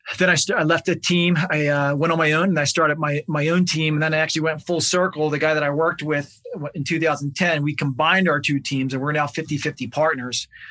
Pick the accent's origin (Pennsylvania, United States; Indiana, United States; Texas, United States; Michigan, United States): Pennsylvania, United States; Philadelphia; I live in the Philadelphia suburbs, so about 20 minutes outside of Philly. Born and raised in Philly. I'm about be 40 years old this year. Come from an Irish Catholic family, one of five kids.